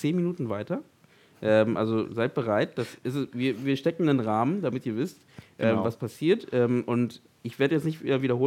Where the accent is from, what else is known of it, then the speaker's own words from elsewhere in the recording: Berlin, Germany; Ich als Berliner. Weit weg von Hamburg.